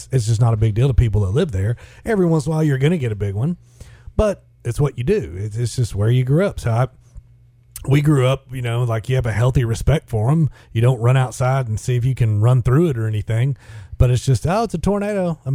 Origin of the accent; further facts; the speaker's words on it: Ardmore, Oklahoma, United States; I do want to say a special shout out and prayers to my hometown, Ardmore, Oklahoma, currently without power.